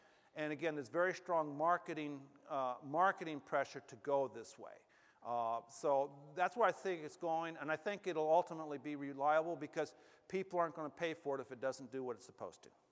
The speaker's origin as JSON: {"language": "English", "region": "Texas", "country": "United States", "said": "I'm from Texas and they're Texas big."}